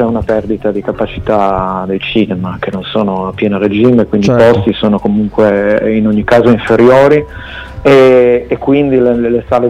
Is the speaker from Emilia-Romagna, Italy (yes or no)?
no; Turin, Piedmont, Italy; che comunque sono di Torino, quindi devo arrivarci fino in Sardegna